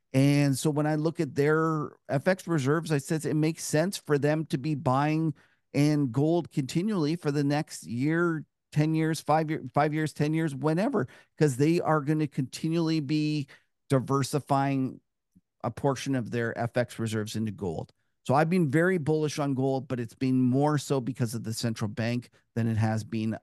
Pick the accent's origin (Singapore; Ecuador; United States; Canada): Canada; In Canada here, I'm a Canadian